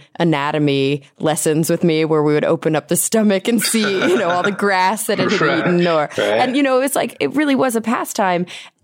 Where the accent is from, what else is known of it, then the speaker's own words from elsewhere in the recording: Texas, United States; You know, I grew up in Texas as well, and lived there 25 years of my life, and we grew up hunting deer.